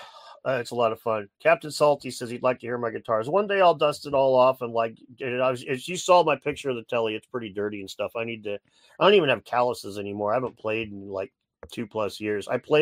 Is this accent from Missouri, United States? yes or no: no; Illinois, United States; I grew up in the Midwest with like Southern Illinois